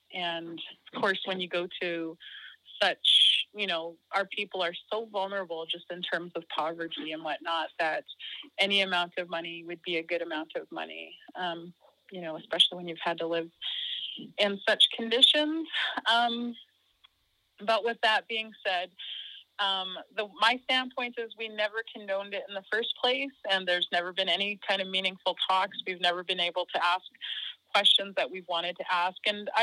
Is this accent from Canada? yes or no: yes; British Columbia, Canada; I come from the Laksamisu clan, which is killer whale fireweed, and I am Wet'suwet'en, and I am one of the caretakers of the area in question